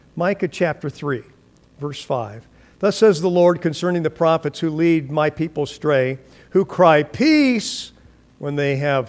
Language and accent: English; Fresno, California, United States; I grew up in Fresno, California, and you could look out the window of your kitchen sometimes